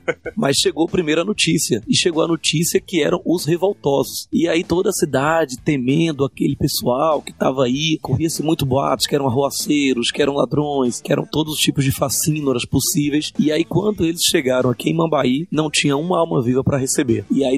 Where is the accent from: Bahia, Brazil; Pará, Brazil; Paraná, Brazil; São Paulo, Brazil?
Bahia, Brazil; eu, como um bom baiano, que moro em Goiás há muito tempo